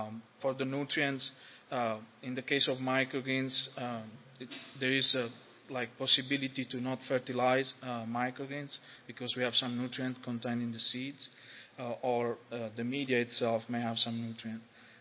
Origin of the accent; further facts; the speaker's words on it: Italy; now in United States; but I am from Italy